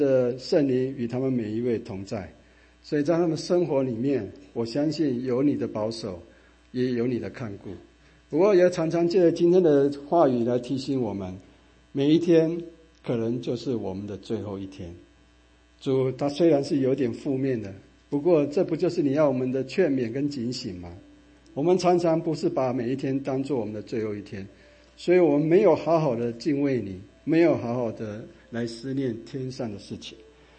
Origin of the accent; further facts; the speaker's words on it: China; 就是我们中国人讲，就是虎死什么，留皮；人死什么，留名嘛。